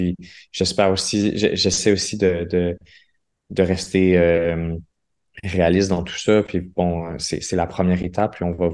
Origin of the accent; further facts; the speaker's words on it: Quebec, Canada; ma première langue, c'est le français du Québec.